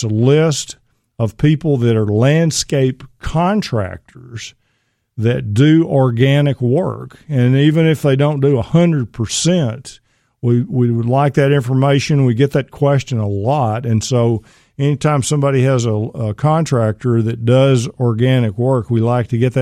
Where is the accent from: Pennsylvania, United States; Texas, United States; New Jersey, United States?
Texas, United States; Pittsburg; You know, I'm from East Texas. I'm from Pittsburgh.